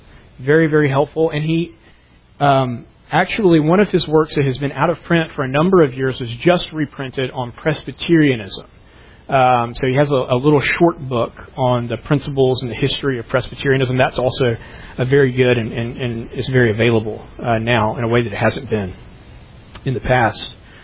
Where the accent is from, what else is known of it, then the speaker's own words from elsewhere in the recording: North Carolina, United States; And I do want to note that because I'm from North Carolina.